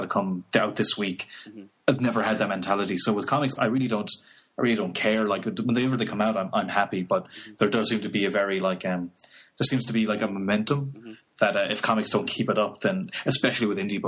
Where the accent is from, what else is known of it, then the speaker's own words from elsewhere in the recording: Ireland; because I'm from Ireland, we didn't have like major syndicated shows like he did over here.